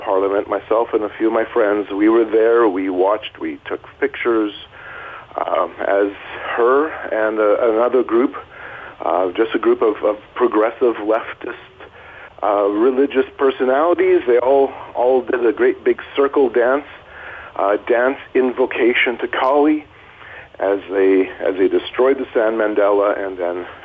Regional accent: Canada; I'm a Canadian.

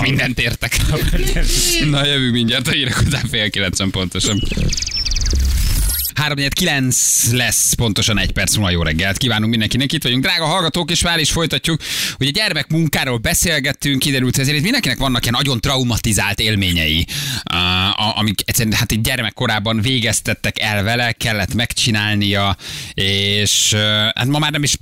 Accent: Pestszentlőrinc, Budapest, Hungary; Pestent Lőnincen nőttem fel, és élek na. A mai napig kertesházban.

